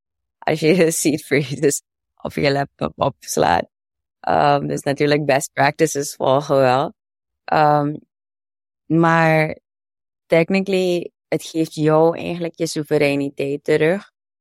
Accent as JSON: {"language": "Dutch", "country": "Suriname", "said": "Of wat voor voorbeeld willen wij volgen als Surinamers?"}